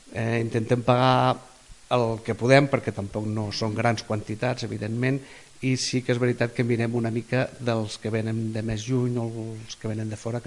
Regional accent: Berga, Catalonia, Spain; born there; also born or lived in Gironella; jo vaig estar vivint a Gironella, ara sí que he tornat a Berga. Jo vaig néixer a Berga, però vaig viure 10 anys aquí a Gironella.

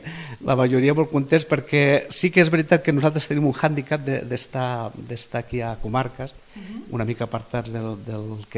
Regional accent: Berga, Catalonia, Spain; born there; also born or lived in Gironella; jo vaig estar vivint a Gironella, ara sí que he tornat a Berga. Jo vaig néixer a Berga, però vaig viure 10 anys aquí a Gironella.

